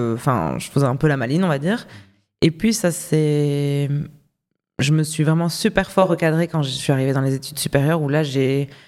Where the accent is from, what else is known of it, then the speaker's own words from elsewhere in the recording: Toulouse, Occitanie, France; Moi, je viens de France, de Toulouse. Je suis née à Toulouse, mais j'ai grandi autour de Toulouse.